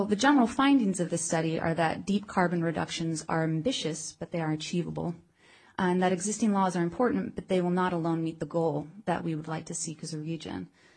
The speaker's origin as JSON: {"language": "English", "region": "California", "country": "United States", "said": "I'm from the San Joaquin Valley."}